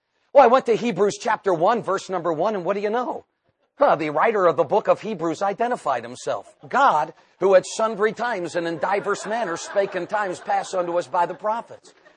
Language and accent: English; Northeast, United States; where I grew up in the Northeast, you know, you were Catholic, or if you weren't Catholic, you were Jewish, or if you weren't Jewish, you know, you were Protestant.